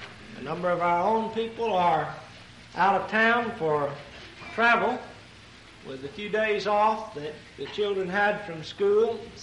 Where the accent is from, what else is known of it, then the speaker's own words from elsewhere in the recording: Texas, United States; As a young lad growing up in East Texas, we attended each other's gospel meetings.